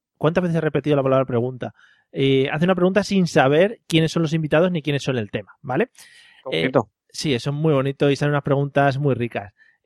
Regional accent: Madrid, Community of Madrid, Spain; Bueno, yo soy de Madrid, o sea, a mí me da igual.

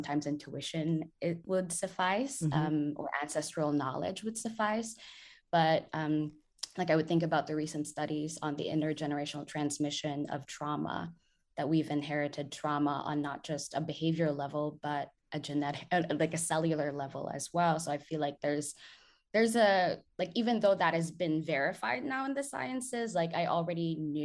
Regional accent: Philippines; English is a second language; also born or lived in United States; As a Filipino, a woman of color who, so currently I'm in the global South, but I did spend a significant time in the US for education and also for work.

